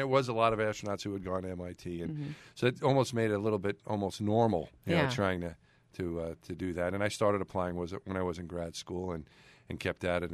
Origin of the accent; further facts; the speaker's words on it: New York, United States; It was 1969. I'm from New York, so the Mets also won the World Series that year.